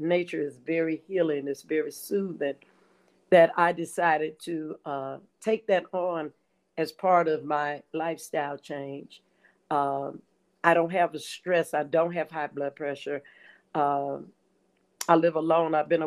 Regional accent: Gary, Indiana, United States; And I incorporated that in my life because I'm a city girl. I'm from Gary, Indiana.

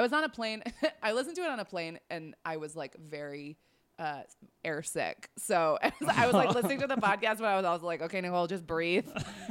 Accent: Golden, Colorado, United States; Outside of Denver. In Golden, Colorado.

